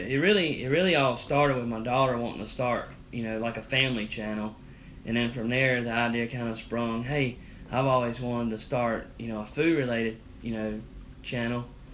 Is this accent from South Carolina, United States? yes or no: yes; South Carolina, United States; Well, I grew up in the South, you know, South Carolina native and all that.